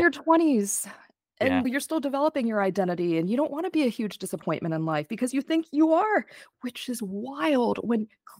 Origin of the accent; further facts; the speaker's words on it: Houston, Texas, United States; So I started out at the MD-PhD program here in my hometown at UT Houston.